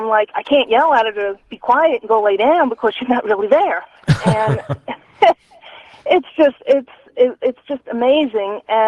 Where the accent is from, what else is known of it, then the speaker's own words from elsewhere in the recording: New York, United States; I am originally from Long Island, and she's from Comac, and I'm from CI.